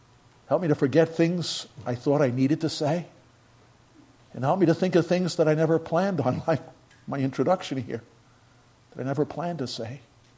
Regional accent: Staten Island, New York, United States; Most of you know I grew up on Staten Island, New York City.

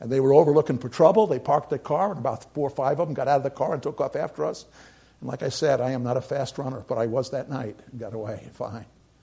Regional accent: New York City, New York, United States; I grew up in New York City. You all know that.

